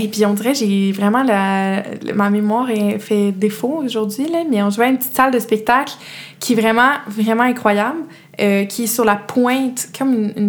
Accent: Granby, Quebec, Canada; vu que les deux, on vient de Granby

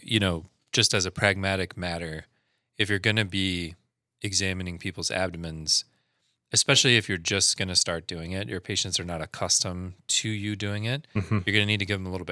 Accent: Louisiana, United States; But it's funny because where I grew up in Louisiana, the water's, like, warm.

